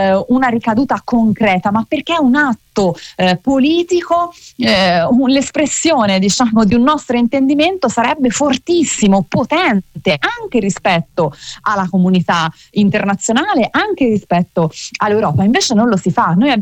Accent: Pisa, Tuscany, Italy; Noi viviamo in una regione, in un territorio, vengo da Pisa, che ha visto l'orrore

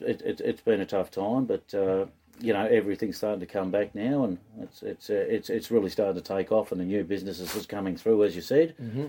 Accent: Deniliquin, New South Wales, Australia; I am from Deniliquin, Caratal and Caravan Park.

